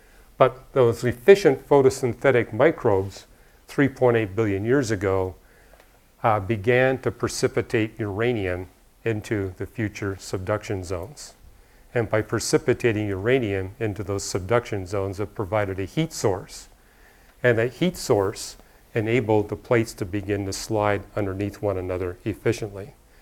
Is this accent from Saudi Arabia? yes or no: no; Canada; So for example, you know, growing up in Canada, what I would notice was the birds and the animals would feast as much as they could during the summer because they knew winter was coming.